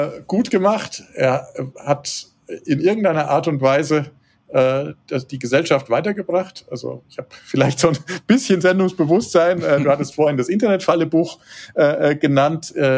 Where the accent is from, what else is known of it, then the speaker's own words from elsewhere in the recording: Würzburg, Bavaria, Germany; moved away as an adult; Also ich bin gebürtiger Würzburger, ich bin auch aufgewachsen da in der Gegend und bin später mal aus persönlichen Gründen Richtung München gezogen, hatte dort auch meine Firma